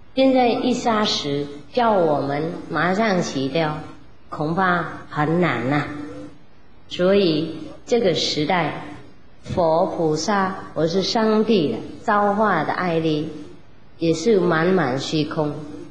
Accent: China; 我们中国人呢、啊、也有一个故事，

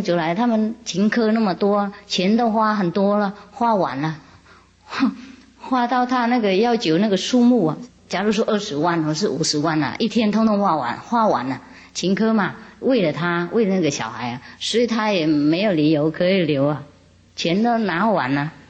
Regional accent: China; 我们中国人也有很多很多故事啊

